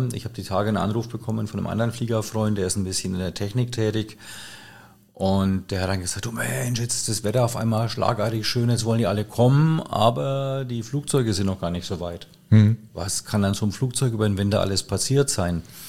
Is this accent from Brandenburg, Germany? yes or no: no; Bavaria, Germany; aber das ist der Franke ja gewohnt.